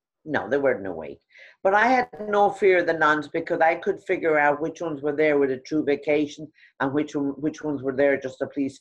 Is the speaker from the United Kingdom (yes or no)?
no; Ireland; now in United States; And it's when I came to this country from Ireland with a sixth grade education.